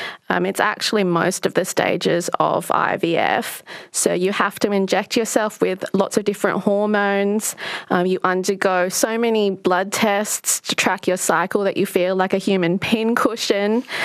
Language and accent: English; Western Australia, Australia; So the only option within WA that was offered to me